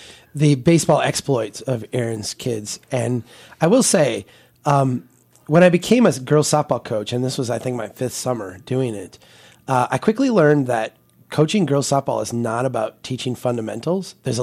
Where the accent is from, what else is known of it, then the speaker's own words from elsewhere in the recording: Minnesota, United States; And then when they find out we're from Minnesota, they go, oh, Jesse.